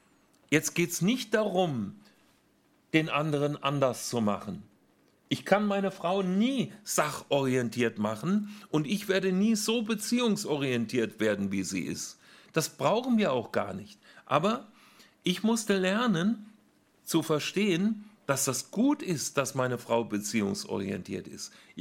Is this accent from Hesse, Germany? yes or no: yes; Hesse, Germany; Ich komme ja aus Nordhessen. Aus der Nähe von Kassel. Meine Eltern waren ganz einfache Handwerkers- und Bauersleute, Nebenerwerbslandwirtschaft.